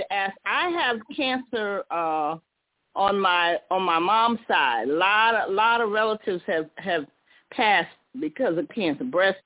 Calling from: Atlanta, Georgia, United States; Yes, as you know, I'm calling from the Metro Atlanta area.

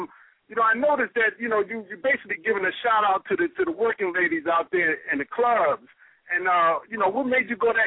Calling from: Malaysia; I'm calling from overseas. I'm calling from Malaysia.

